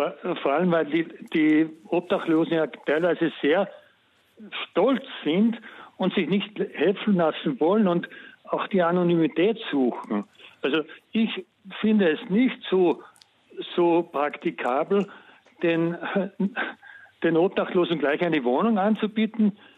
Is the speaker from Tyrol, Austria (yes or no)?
no; Salzburg, Austria; Ich bin gebürtiger Salzburger. Ich kenne die Stadt Salzburg ziemlich gut. Wohne aber jetzt in Kärnten.